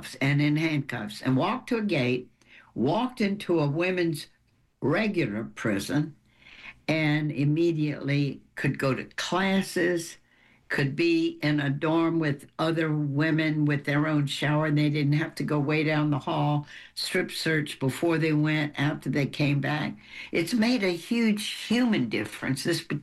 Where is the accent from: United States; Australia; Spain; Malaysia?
United States; the South; accent: southern; You got my southern accent.